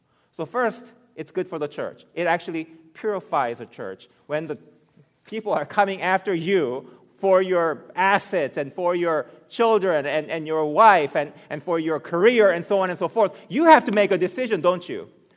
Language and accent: English; Virginia, United States; I grew up in Virginia, and we had an apple tree